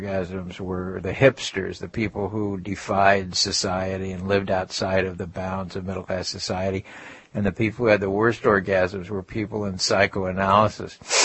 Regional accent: Indianapolis, Indiana, United States; also born or lived in New York; Because, for instance, I was from Indianapolis. Well, young women in Indianapolis, if they didn't leave home, they had to live at home.

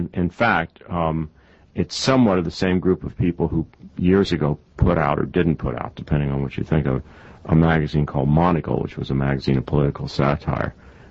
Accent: Kansas City, Missouri, United States; I grew up in Kansas City, the heart of America, as we used to call it.

